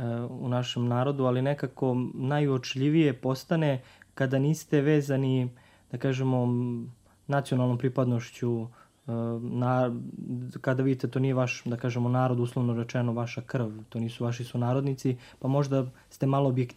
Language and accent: Serbian; Šumadija, Serbia; pogotovo za nas koji potičemo iz Šumadije gde je sve nekako zelenilo, bujno i tako dalje